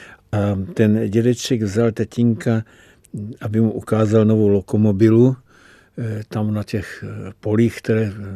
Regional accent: Prague, Czechia; born there; Já jsem se narodil v Kobylisích

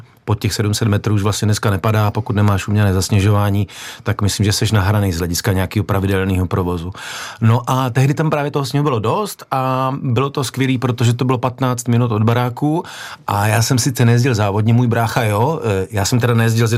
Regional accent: Uherský Brod, Zlín Region, Czechia; Narodil jsem se v Uherském Hradišti, ale prožil jsem dětství v Uherském Brodě

